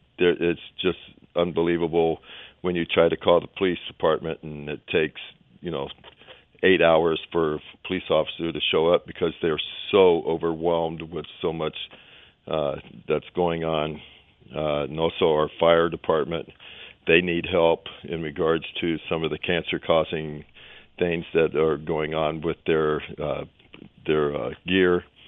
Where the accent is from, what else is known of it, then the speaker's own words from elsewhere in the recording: Tucson, Arizona, United States; I grew up here in Tucson. I went to Keene Elementary School, Mansfield Junior High School, Tucson High, Choya High School, back to Tucson High, went to Pima College, went to the University of Arizona